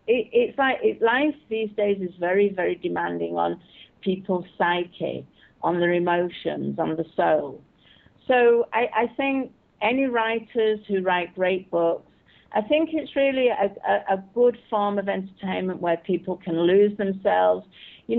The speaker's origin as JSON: {"language": "English", "town": "Manchester", "region": "North West England", "country": "United Kingdom", "tie": "born or raised there", "also_born_or_lived": "London", "said": "I grew up in Manchester. I was born in England, in London."}